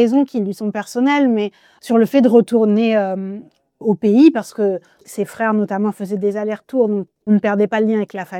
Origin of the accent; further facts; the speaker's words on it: France; moi, je suis née, j'ai grandi en France, je parle que le français. Donc, c'est vrai que ce serait compliqué pour moi de me revendiquer que de l'Algérie, mais c'est le pays de mes parents et voilà, je suis binationale